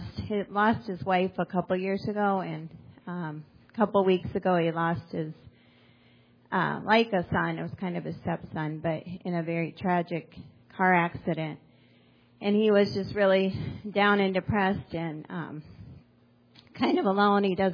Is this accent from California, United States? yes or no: no; Macomb, Illinois, United States; Last weekend we were in my hometown down in Macomb, Illinois